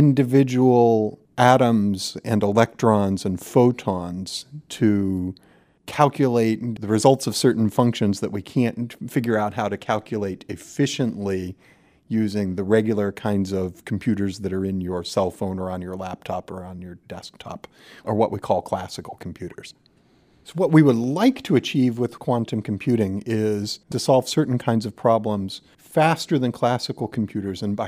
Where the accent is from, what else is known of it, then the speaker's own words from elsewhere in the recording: Williamson, West Virginia, United States; moved away as an adult; now in Japan; I grew up in Williamson in Mingo County, and I'm a quantum computer and quantum network architect and an associate professor at Keio University in Japan.